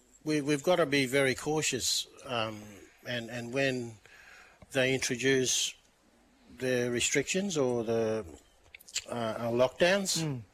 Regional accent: Yarrabah, Queensland, Australia; you know, true Australian generation. So lived and worked and went to school all my life, so they classify us as Australian generation

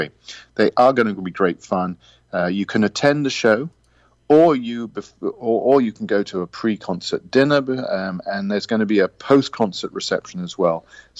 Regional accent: England, United Kingdom; now in United States; Yes, sort of growing up in England, of course, I had an unfair advantage on you Americans because we regularly ate lamb either from England or Wales or Scotland or from Australia and New Zealand.

